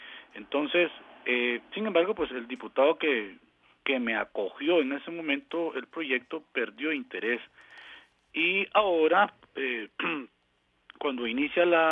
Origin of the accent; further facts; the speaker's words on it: Los Chiles, Alajuela, Costa Rica; yo soy de Los Chiles y usted sabe que fui uno de los que iniciaron Radio Sistema Cultural Los Chiles y fui presidente de la emisora cultural de Los Chiles.